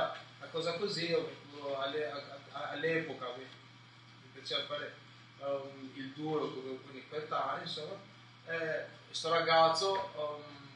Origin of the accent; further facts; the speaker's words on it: Albania; io sono albanese, sono stato condannato per sequestro di persona a scopo di estorsione, io sono in carcere da 12 anni, quindi adesso sono a 32